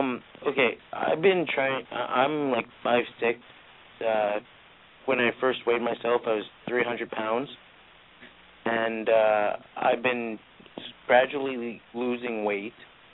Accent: Manitoba, Canada; Manitoba, in Canada.

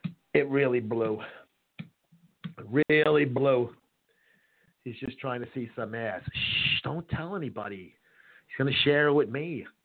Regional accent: New York, United States; I love what he said over the weekend in my hometown, Long Island.

